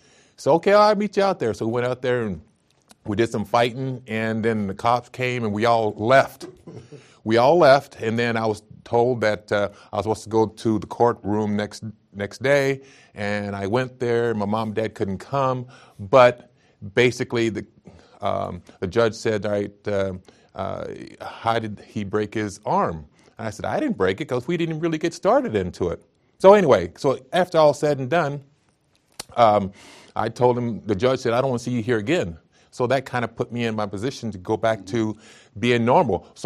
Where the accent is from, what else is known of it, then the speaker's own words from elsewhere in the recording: Hawaii, United States; born there; also born or lived in Alaska / Spain / Idaho / Texas; when I was born in Hawaii, my dad was in the service. So we moved in different locations wherever, from Alaska, Spain, okay, Idaho, Texas.